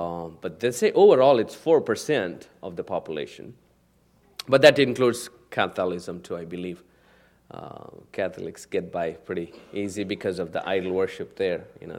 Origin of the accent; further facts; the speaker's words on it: India; We are from South Central, right next to Orissa. Orissa State, next to Orissa State